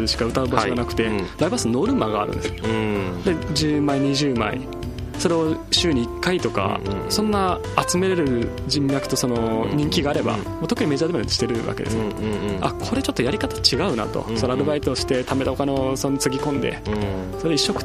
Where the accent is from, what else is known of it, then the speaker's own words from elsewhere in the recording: Chiba, Japan; そのしかも東京から来たと勘違いされるんです、千葉から